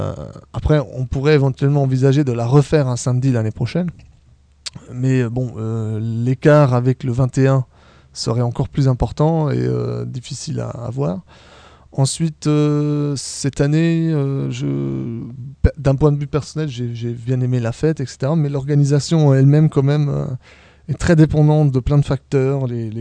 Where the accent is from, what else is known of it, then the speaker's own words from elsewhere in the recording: Centre-Val de Loire, France; parce que je suis d'Ayrton et j'habitais vraiment très proche du bord de l'Indre